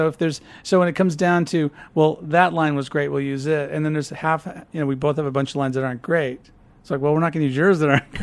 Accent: Peoria, Illinois, United States; from Peoria, actually.

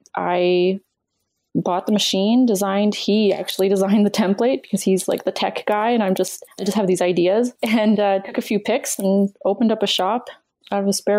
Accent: Canada; because, you know, like I'm Canadian and that's what we do.

